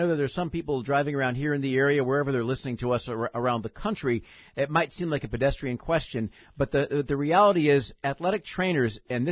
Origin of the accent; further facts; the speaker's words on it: Chicago, Illinois, United States; I only asked that because I grew up in Rogers Park.